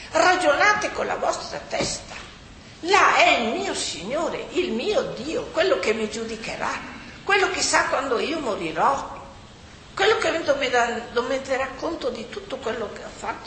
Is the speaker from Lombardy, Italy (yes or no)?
yes; Milan, Lombardy, Italy; born there; also born or lived in Fano; Io sono nata a Milano, perciò mi sento lombarda, no? Anche se sono vissuta poi a Fano.